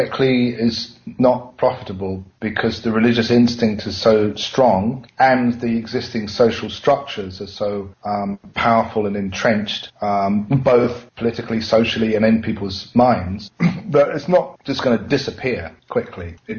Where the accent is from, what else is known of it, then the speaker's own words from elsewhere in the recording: United Kingdom; So I think that means that as a British scientist, I'm probably the wrong person to ask